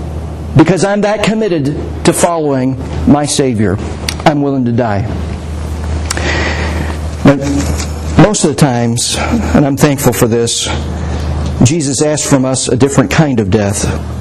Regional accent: United States; You know, and I grew up in America. Where in America we do everything big, right?

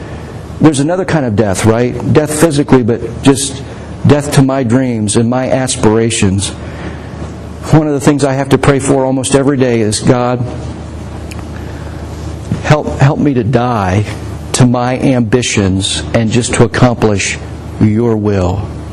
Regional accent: United States; You know, and I grew up in America. Where in America we do everything big, right?

